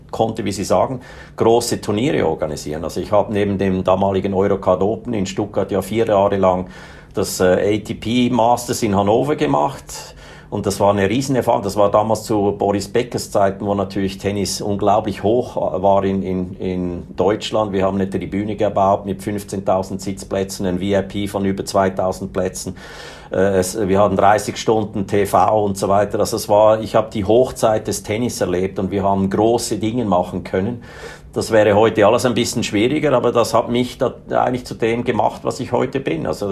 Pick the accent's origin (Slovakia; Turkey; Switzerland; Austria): Switzerland